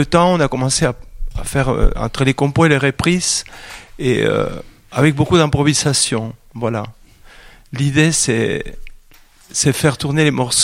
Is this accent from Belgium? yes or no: no; Argentina; moved away as an adult; now in France; Depuis l'âge de 18 ans, je suis parti d'Argentine, à l'époque de la dictature.